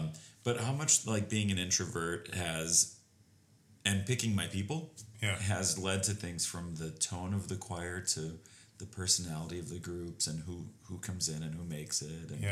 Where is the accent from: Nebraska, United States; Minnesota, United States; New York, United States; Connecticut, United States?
Minnesota, United States; St. Cloud; And so we were blessed on every musical front growing up in St. Cloud